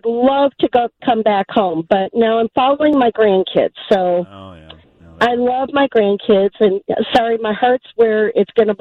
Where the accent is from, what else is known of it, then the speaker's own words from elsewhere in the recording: Illinois, United States; because I was raised outside of Lincolnshire. I went to Stevenson High School.